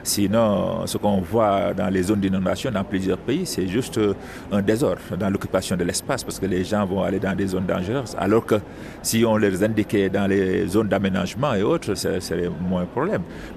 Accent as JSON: {"language": "French", "country": "Senegal", "said": "il y a deux jours, j'ai discuté avec un collègue, je suis sénégalais."}